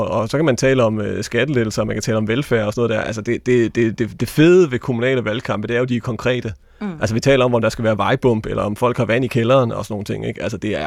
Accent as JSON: {"language": "Danish", "town": "Hjørring", "region": "North Denmark Region", "country": "Denmark", "tie": "born or raised there", "said": "Arne Boelt, som jo var borgmester i min gamle hjemkommune Hjørring"}